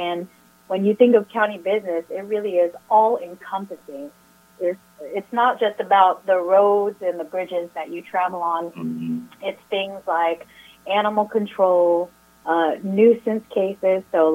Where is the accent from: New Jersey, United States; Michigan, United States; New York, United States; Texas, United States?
Texas, United States; Palacios; I grew up in Palacios, which our demographic of Vietnamese people or Asian people is higher in Palacios than it is everywhere else in the county.